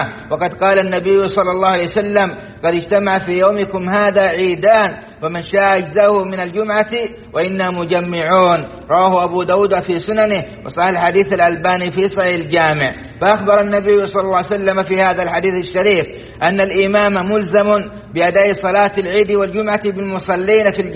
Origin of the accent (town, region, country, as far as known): Saudi Arabia